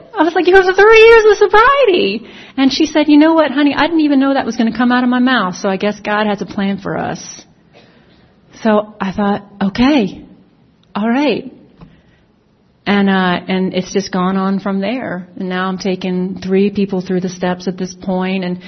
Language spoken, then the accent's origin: English; New York, United States; And look, I'm a New Yorker who was like an atheist.